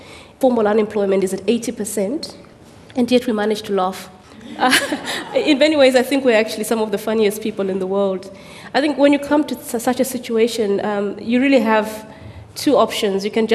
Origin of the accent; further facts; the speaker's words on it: Zimbabwe; also born or lived in Zambia; I was born in Zambia, and then my parents moved back to Zimbabwe when it was Rhodesia, when I was less than 2 years old. And then I started my primary school in Rhodesia.